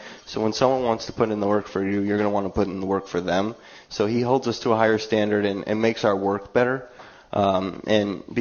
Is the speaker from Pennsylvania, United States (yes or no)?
no; Northbrook, Illinois, United States; But I grew up in Northbrook, Illinois, which is where the captain, J.T. Comfer, is from.